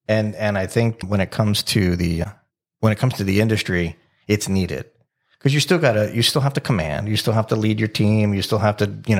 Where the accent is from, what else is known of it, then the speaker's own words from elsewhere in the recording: Florida, United States; You know, I grew up in South Florida.